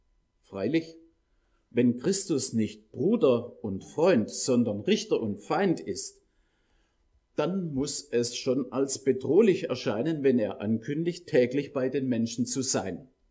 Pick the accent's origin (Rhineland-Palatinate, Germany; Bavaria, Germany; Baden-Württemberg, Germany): Baden-Württemberg, Germany; accent: Swabian; ich komme aus Württemberg, das werdet ihr spätestens jetzt schon gemerkt haben an meiner Sprachmelodie